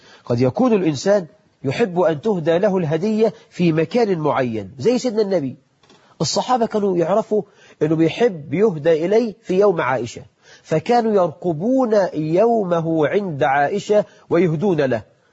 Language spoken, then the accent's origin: Arabic; Egypt; وفي الدقهلية عندنا في مصر بلد مشهورة جدا بالفسيخ